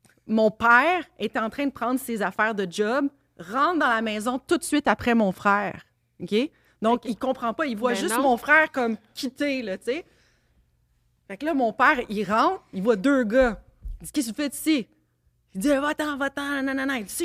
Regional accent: Laval, Quebec, Canada; Froid dehors, il y a de la neige, tout ça, chez nous à Laval.

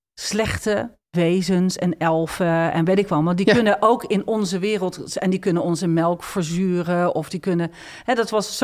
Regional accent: Ireland; now in Netherlands; Ik ben in Ierland opgegroeid.

